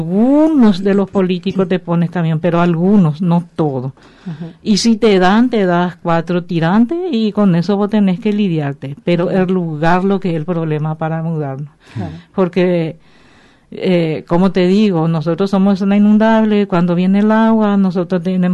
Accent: Asunción, Paraguay; vengo de Paraguay, Bañado Sur, y el Bañado es una zona inundable.

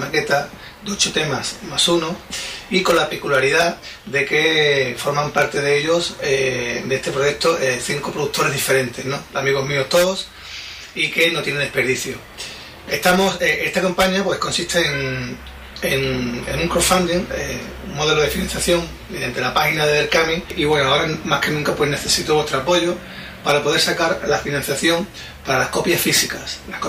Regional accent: Huelva, Andalusia, Spain; soy cantautor de Huelva

